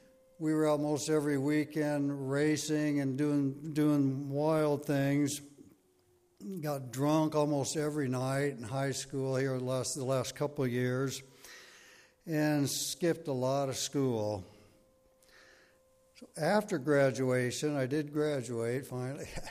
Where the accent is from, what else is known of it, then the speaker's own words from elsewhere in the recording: Des Moines, Iowa, United States; moved away; also born or lived in San Diego; my story began back in August of 1948 when I was born in San Diego. And a couple years later, my parents moved to Des Moines, Iowa, moved back there.